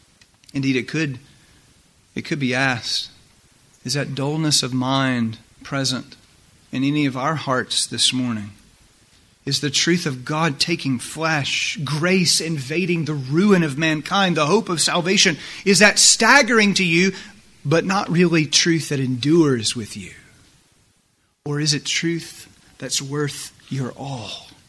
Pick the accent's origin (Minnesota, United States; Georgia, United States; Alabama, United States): Georgia, United States; Douglasville; the coolest piece of information about my hometown, Douglasville.